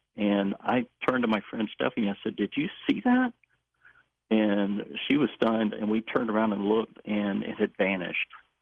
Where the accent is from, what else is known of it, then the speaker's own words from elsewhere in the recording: Memphis, Tennessee, United States; Well, we're all from this area. Yeah, I was born and raised in Memphis.